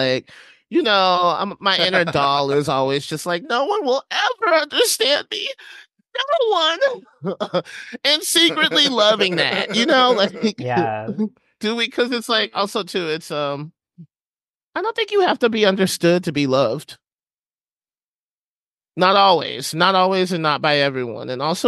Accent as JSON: {"language": "English", "town": "Huntsville", "region": "Alabama", "country": "United States", "tie": "born or raised there", "said": "I grew up in Huntsville, Alabama."}